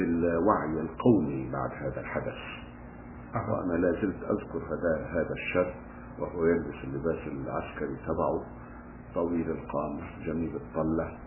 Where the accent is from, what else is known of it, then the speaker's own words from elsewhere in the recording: Palestine; قتلت عدد كبير جدا من الناس الفلسطينيين اهالي قريتنا اللي كانوا على حدود البلد في اراضيهم يحصدون القمح